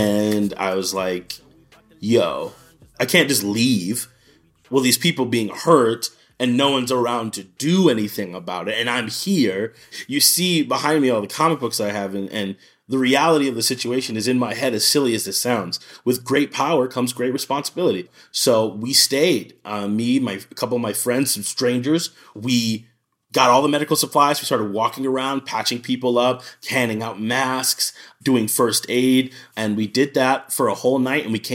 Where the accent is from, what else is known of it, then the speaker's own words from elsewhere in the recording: Minnesota, United States; I am from Minnesota.